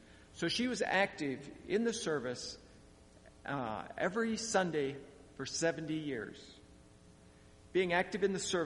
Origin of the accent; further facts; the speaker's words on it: Benzonia, Michigan, United States; I was raised a Congregationalist in the Congregational Church in Benzonia, Michigan.